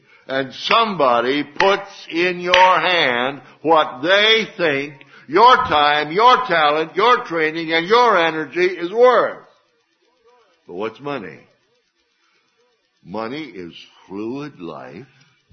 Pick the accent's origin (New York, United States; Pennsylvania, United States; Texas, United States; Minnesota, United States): Minnesota, United States; And I grew up in Minnesota, so it must be here.